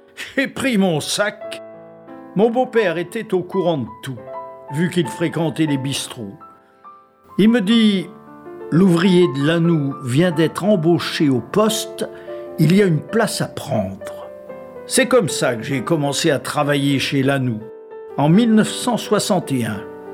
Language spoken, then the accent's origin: French; Gémozac, Nouvelle-Aquitaine, France; Je suis né en 1929 et je suis de Gémozac.